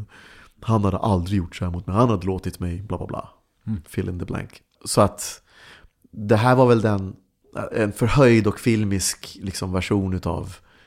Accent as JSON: {"language": "Swedish", "town": "Helsingborg", "region": "Skåne", "country": "Sweden", "tie": "born or raised there", "also_born_or_lived": "Uppsala", "said": "väldigt hårt för att vi skulle bo i ett bra område i Helsingborg. Och liksom, anledningen till att vi flyttade från Uppsala, var vi bodde i Gränby, som på den tiden, jag vet inte hur det är idag, men på den tiden så var det väldigt nedgånget och sådär."}